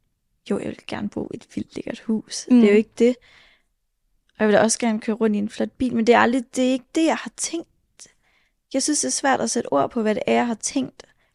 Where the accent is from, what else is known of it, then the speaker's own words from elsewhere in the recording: Søften, Central Denmark Region, Denmark; jeg kommer fra Søften, en lille miniby, 20 minutter uden for Aarhus, vokset op på en helt almindelig villavej med en helt almindelig middelklasse familie.